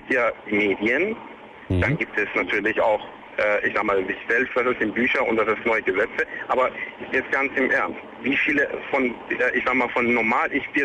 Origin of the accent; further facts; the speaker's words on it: Hamburg, Germany; ich bin Kurierfahrer, ich komme aus Hamburg, muss Richtung Köln